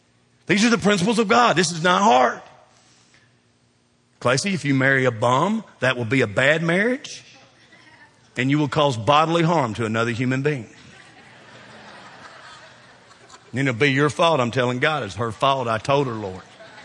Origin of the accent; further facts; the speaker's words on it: Kentucky, United States; I am from Kentucky. I mean, I'm Kentucky born, bred, the whole bit. I'll die here.